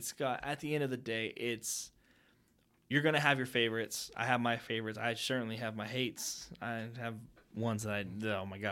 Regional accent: Texas, United States; because you're from we're from Texas. I'm born and raised here.

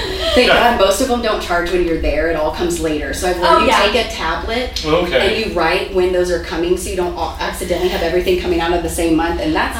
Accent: Texas, United States; find out we're from East Texas

